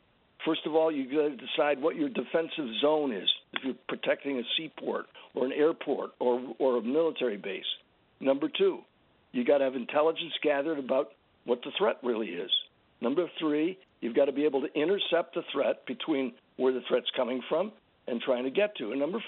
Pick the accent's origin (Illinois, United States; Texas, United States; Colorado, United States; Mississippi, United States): Texas, United States; San Antonio; born there